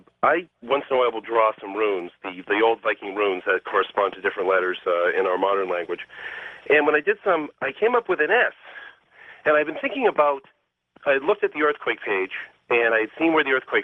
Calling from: Salem, Massachusetts, United States; I'm calling from Salem, Massachusetts, the witch city, they call it.

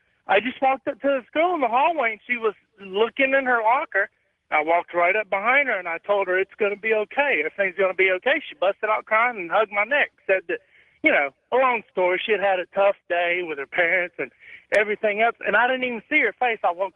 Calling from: Chattanooga, Tennessee, United States; Chattanooga, Tennessee.

